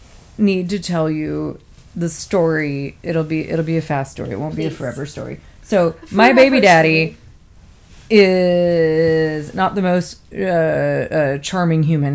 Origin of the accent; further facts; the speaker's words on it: Florida, United States; And, you know, I'm from Florida, so I'm tacky. I have grown up around all bodies and skimpy bathing suits.